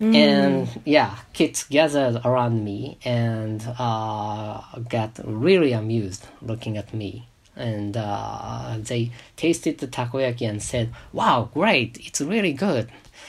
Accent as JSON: {"language": "English", "region": "Yamanashi", "country": "Japan", "tie": "born there", "second_language": "English", "said": "Yeah, actually I was born in Yamanashi Prefecture, which is not a place for takoyaki."}